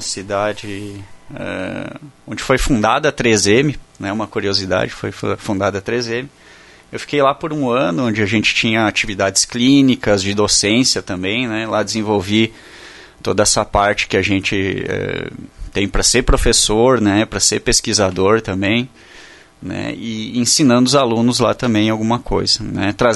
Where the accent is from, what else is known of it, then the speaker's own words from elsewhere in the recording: Itapejara d'Oeste, Paraná, Brazil; Eu sou natural de Itapejara.